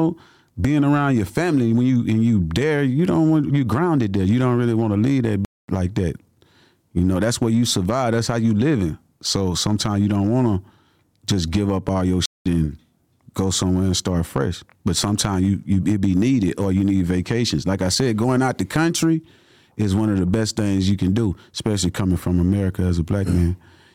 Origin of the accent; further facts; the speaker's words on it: Alabama, United States; You know, I'm from Alabama.